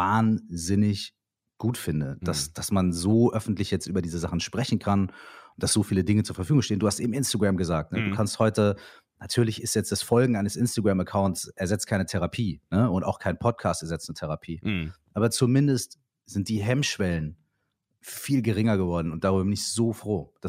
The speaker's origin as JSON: {"language": "German", "town": "Minden", "region": "North Rhine-Westphalia", "country": "Germany", "said": "Ich komme aus Minden, das ist eine relativ, sagen wir mal, es ist natürlich die coolste Stadt der Welt"}